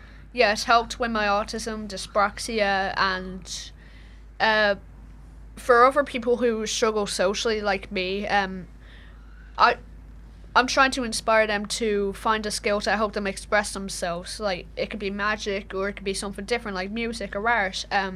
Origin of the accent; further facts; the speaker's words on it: Leinster, Ireland; I'm 13 years old and I come from County Meath, Ireland.